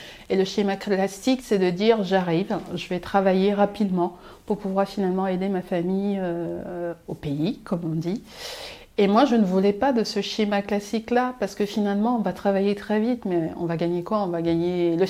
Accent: Douala, Littoral, Cameroon; Je suis née au Cameroun, à Douala. Et donc Douala, c'est la capitale économique du Cameroun. Et moi, j'ai vécu avec ma maman, mes frères et mes sœurs.

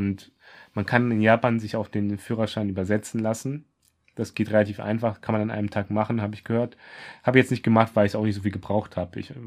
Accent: Hesse, Germany; now in Berlin, Germany; oder auch von Berlin nach Hessen, also in meine Heimat.

